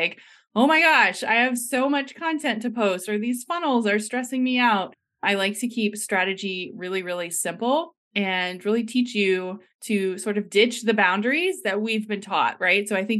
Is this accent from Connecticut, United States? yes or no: no; Columbus, Ohio, United States; I'm from Columbus, Ohio.